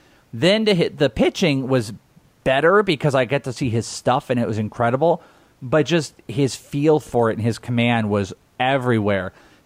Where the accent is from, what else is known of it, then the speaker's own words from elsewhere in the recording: Wales, United Kingdom; I'm Welsh.